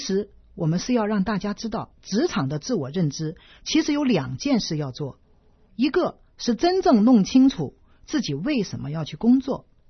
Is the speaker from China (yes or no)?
yes; China; 我是在中国大陆出生成长的，